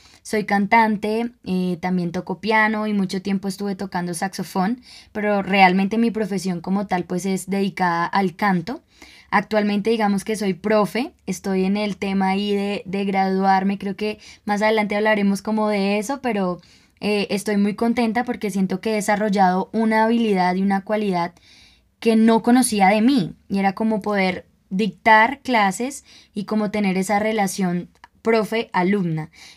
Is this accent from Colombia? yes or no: yes; Colombia; Bueno, cabe aclarar que somos colombianos. Pero entonces, ¿qué pasa en nuestro país?